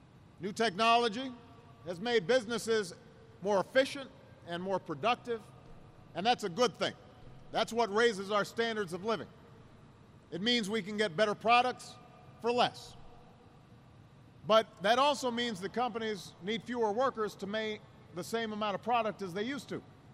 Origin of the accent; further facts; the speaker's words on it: Chicago, Illinois, United States; I have to mention that just because I'm from Chicago, so I've got to give a few extra props there.